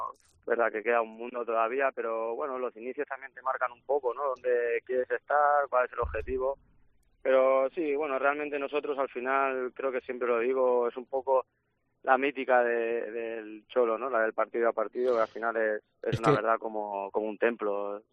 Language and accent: Spanish; Valencian Community, Spain; Sí, soy valenciano